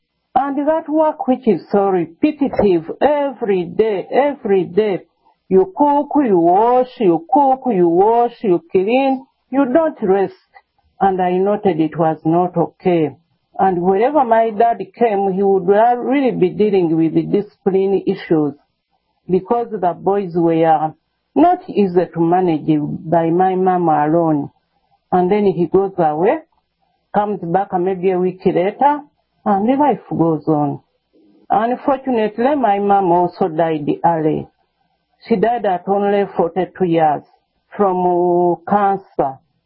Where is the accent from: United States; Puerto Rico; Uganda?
Uganda; Kampala, Central Region; I grew up in Kampala, Uganda, in a polygamous family, I would say. My father had three wives, and I was the first born in my mother's place.